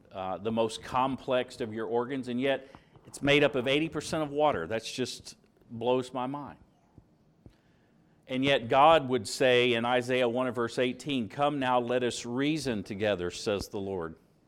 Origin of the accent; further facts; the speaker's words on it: Indiana, United States; My brother, he was Eagle Beak. When we were growing up in Indiana